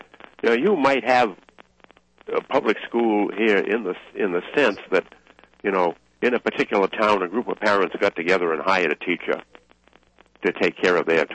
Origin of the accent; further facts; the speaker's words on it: the North, United States; I grew up in the North, and it bothers the daylights out of me.